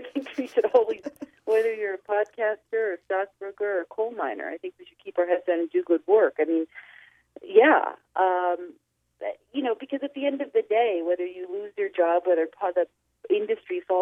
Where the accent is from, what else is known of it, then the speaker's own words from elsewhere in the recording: Chicago, Illinois, United States; Well, I grew up in Chicago. My father was in radio, and I grew up around a lot of, like, the greatest kind of radio people